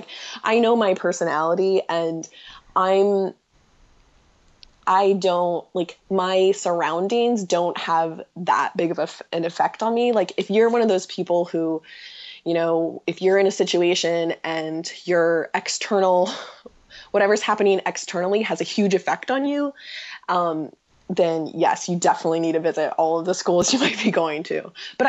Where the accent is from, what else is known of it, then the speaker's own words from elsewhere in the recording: Midwest, United States; So I'm a girl from the Midwest.